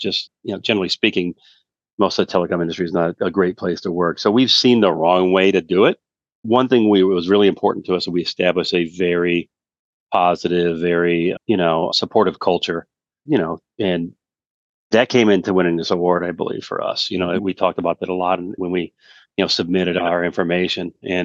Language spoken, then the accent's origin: English; Detroit, Michigan, United States; I grew up in Detroit. I'm a big fan of Detroit, Michigan